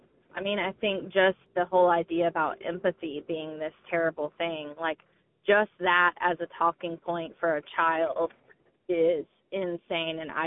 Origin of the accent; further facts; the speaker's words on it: Georgia, United States; And, you know, I'm from South Georgia. I didn't know any gay people. I definitely didn't know any trans people growing up.